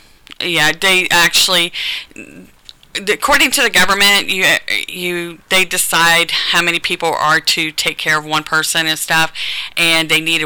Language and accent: English; Marion, United States; I went ahead and relocated back to Marion, which is my hometown, to be closer to my grandchildren.